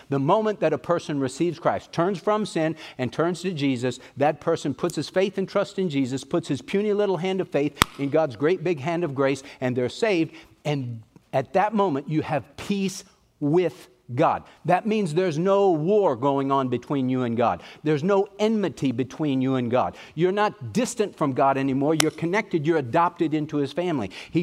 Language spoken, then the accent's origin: English; Texas, United States; But, you know, we're from East Texas. We can say y'all.